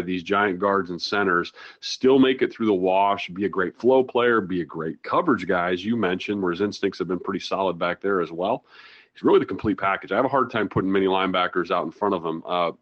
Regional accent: Iowa, United States; You know, I'm from Iowa. You know, I went to school in South Dakota.

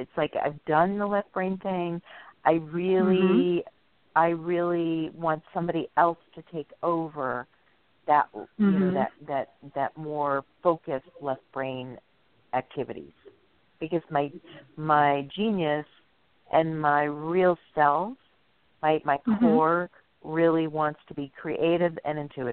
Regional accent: New York, United States; I grew up in New York. There was no yoga where I lived.

